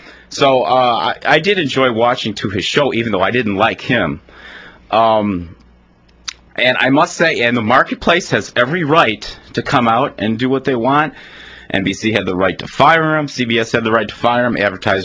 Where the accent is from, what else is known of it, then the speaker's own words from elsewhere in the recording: Riverside, Illinois, United States; I remember as a kid growing up in Riverside, which was had become quite a few Czech Americans lived in there.